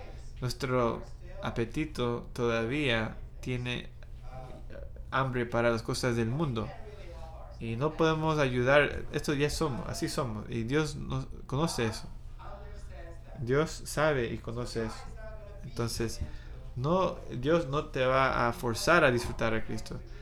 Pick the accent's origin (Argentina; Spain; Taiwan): Taiwan; now in United States; Yo vine a este país en 1989 y yo nací en Taiwán. Yo vine en 1989, yo me fui de ahí, pero todavía era de Taiwán. Pero ahora, después de casi más de 30 años, ya soy convirtiéndome en un americano